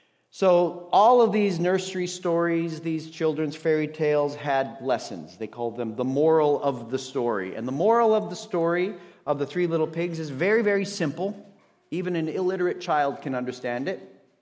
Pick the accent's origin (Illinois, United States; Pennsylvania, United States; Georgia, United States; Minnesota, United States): Minnesota, United States; accent: Minnesota; now in Dallas, United States; I'm originally from Minnesota.